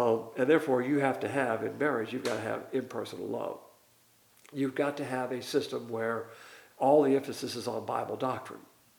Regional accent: the South, United States; It's simply custom. It's our culture. As a Southerner, that's what you do.

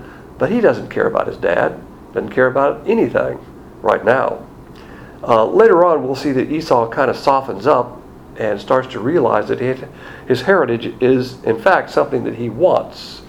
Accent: the South, United States; I'm a Southerner, and I run across a lot of Southerners.

